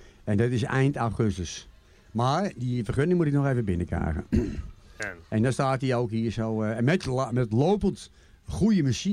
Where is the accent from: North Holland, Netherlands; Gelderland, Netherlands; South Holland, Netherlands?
North Holland, Netherlands; Amsterdam; Ik ben Amsterdammer, hè? Dan ben ik Amsterdammer, hoor.